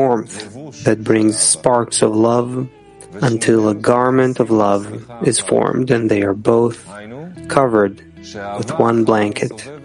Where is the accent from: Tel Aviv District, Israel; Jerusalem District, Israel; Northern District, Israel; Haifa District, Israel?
Haifa District, Israel; Haifa; I'm from Haifa too.